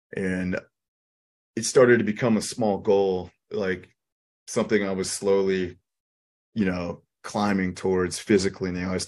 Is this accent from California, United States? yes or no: no; Kansas, United States; I'm from Kansas originally, and this is before cell phones, really, man.